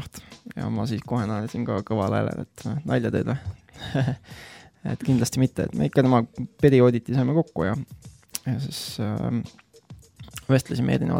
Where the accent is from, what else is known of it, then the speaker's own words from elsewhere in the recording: Tartu, Tartu County, Estonia; now in Viljandi, Estonia; olen nüüd läinud Viljandisse, et kes mind vähegi teab, olen olnud Tartu elanik ja põline tartlane, aga nüüd siis otsapidi Viljandisse.